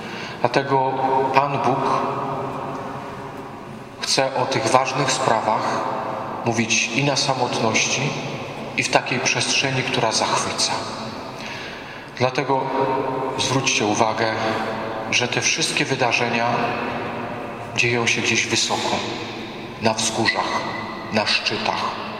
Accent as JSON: {"language": "Polish", "region": "Lesser Poland", "country": "Poland", "tie": "born or raised there", "said": "Ja, moi drodzy, urodziłem się w górach. Tereny Podhala, także Tatry, miałem cały czas w pakiecie. Wzrastałem pod trzema koronami, a obecnie pracuję w najdłuższej wiosce Polski, w Zawoi"}